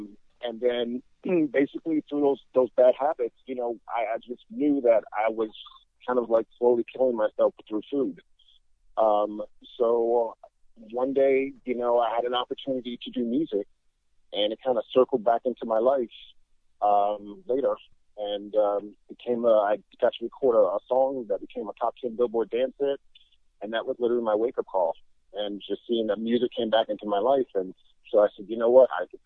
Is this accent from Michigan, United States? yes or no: yes; Michigan, United States; also born or lived in Virginia / New York; now in Hollywood, United States; Well, originally from Michigan, born and raised in Michigan, moved down to Virginia, left Virginia for New York, and then made my way up to California.